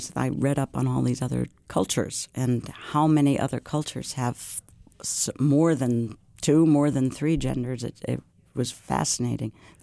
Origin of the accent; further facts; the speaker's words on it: Samoa; now in United States; I was born a male in Samoa. I was called Fafafine, which is considered a third gender there. My family treated me like a girl, and I fulfilled the role of daughter. When I moved to the United States